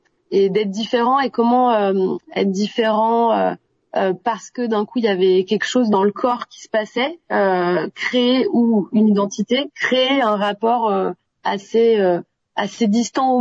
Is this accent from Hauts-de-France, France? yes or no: no; Montpellier, Occitanie, France; born there; Bah moi, je suis née à Montpellier, je suis très attachée à ma région.